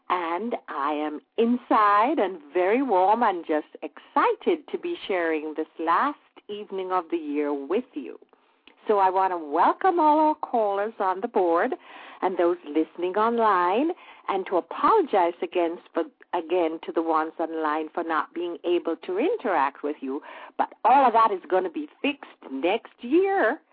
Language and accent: English; Jamaica; what we're going to be talking about is what we remember about growing up in Jamaica when it was New Year's Eve night.